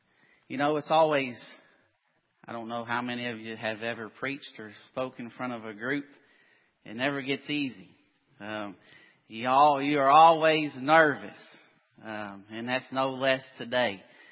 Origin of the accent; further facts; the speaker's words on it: Sparta, Kentucky, United States; I'm from Sparta, Kentucky.